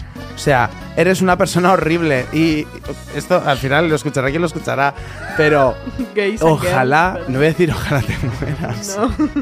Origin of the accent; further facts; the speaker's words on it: Valencian Community, Spain; porque yo soy valenciano.